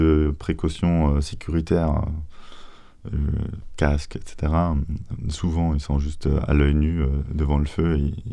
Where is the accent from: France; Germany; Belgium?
Germany; Moi, j'ai grandi un peu en Allemagne.